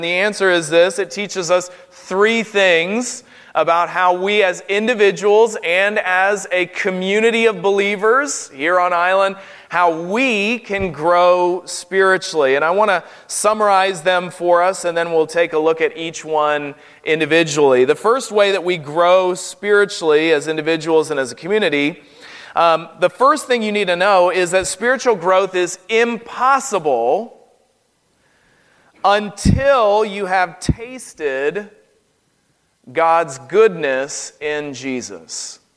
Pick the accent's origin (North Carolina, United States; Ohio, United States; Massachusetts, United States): North Carolina, United States; I'm from North Carolina, which is a state in southern United States, and I don't really have an accent, but I grew up in an area where everybody talked like this